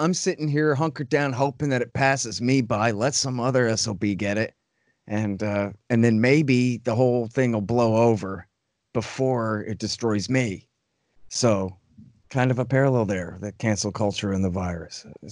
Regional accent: Texas, United States; But then, like, you know, I'm from Texas, so Jeff Phillips and, you know, Dan Wilkes and Todd Prince

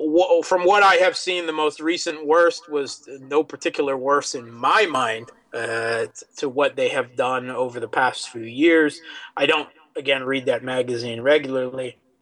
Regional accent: United States; now in Moscow, Russia; I'm the American who immigrated to Russia and married a Crimean, so that's probably not the best one to pick up to me.

